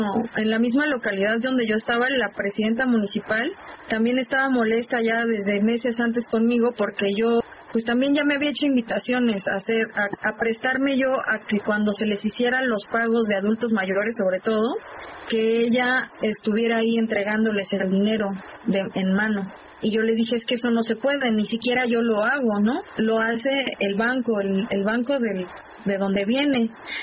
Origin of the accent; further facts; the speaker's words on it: Puebla, Mexico; como yo no era de ahí, como yo era de, yo soy de Puebla y no soy de Sinaloa